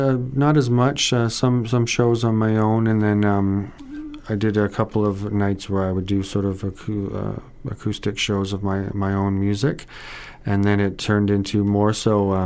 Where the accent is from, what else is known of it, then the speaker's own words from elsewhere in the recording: Chatham, Ontario, Canada; now in Guelph, Canada; Yeah, born and raised in Chatham, actually.